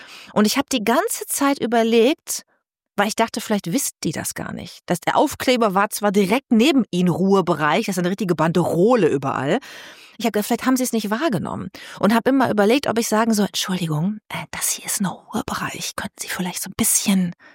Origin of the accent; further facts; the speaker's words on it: Bad Lippspringe, North Rhine-Westphalia, Germany; ich bin ja mit meinem Papa aufgewachsen in Bad Lippspringe. Wir waren das zweitletzte Haus am Wald